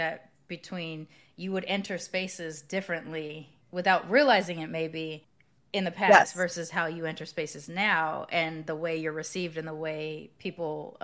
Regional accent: Long Beach, California, United States; I grew up in Long Beach in the hood.

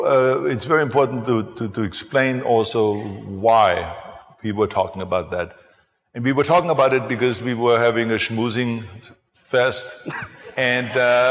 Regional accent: Austria; now in United States; I was born in Austria and I grew up in Austria. So that you have still an Austrian mentality mixed in with the American mentality.

